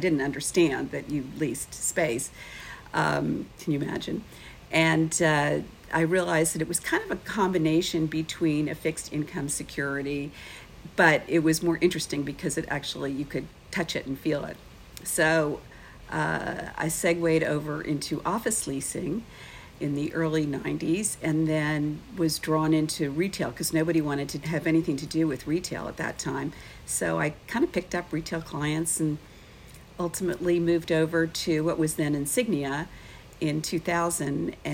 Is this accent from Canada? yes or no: yes; Vancouver, British Columbia, Canada; moved away as an adult; I started out growing up in Vancouver, British Columbia, actually. My father was transferred out there in the 60s. And so I grew up surrounded by mountains and oceans.